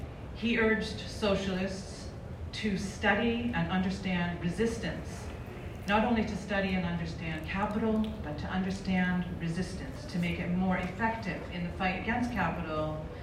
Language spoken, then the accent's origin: English; Massachusetts, United States; I'm also a part-time academic in Canada, although I grew up here in Massachusetts in the United States.